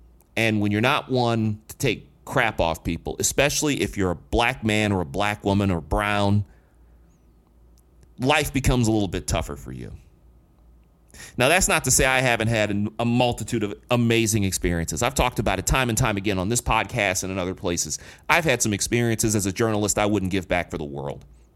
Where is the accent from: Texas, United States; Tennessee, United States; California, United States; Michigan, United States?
Michigan, United States; Detroit; When I grew up in Detroit, one of the main names that I will always remember from early television back in the 80s